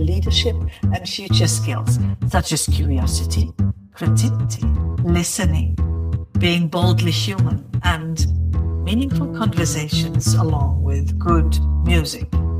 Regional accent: Graz, Styria, Austria; now in Feldbach, Austria; Ich bin ursprünglich aus Graz und wir sind wie 5 Jahre nach Feldbach gezogen.

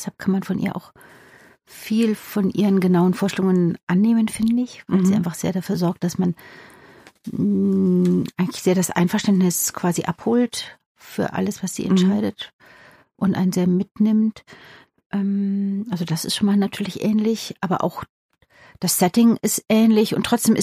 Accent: Bavaria, Germany; Also ich bin in Bayern aufgewachsen und katholisch geprägt.

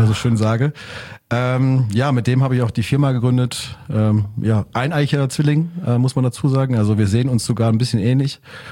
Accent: North Rhine-Westphalia, Germany; geboren, aufgewachsen und lebe immer noch da. Also ich habe den Pott nie so wirklich verlassen. Ich fühle mich zwar in der Welt zu Hause, wie man so schön sagt, aber ich bin ein Kind des Ruhrpotts.

